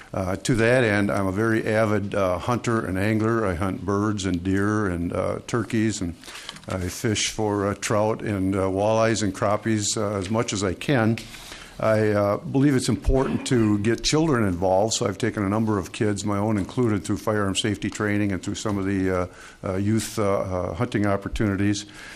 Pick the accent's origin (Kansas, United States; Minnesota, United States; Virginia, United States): Minnesota, United States; Mankato; So for starters, I'm a lifelong Minnesotan. I was born in Mankato. I've lived in Minnesota my whole life.